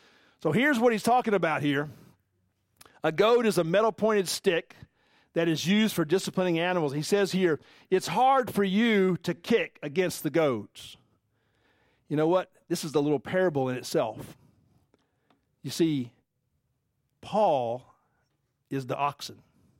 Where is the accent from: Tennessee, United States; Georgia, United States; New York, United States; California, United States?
Georgia, United States; Atlanta; I'm a city guy. I'm Atlanta. I'm from Atlanta, Georgia. I know nothing about farming or animals or anything.